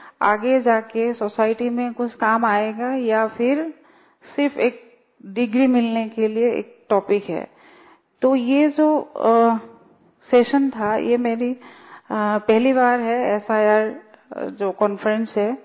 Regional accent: Jodhpur, Rajasthan, India; और मैं जोधपुर से आई हूँ

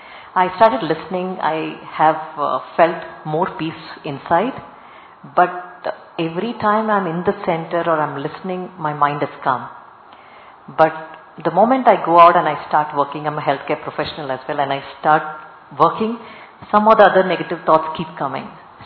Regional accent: Delhi, India; I'm from Delhi

